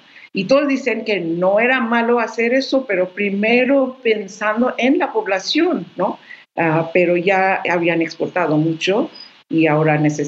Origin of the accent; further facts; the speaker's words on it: West Bengal, India; Y yo lo sé porque soy de Bengala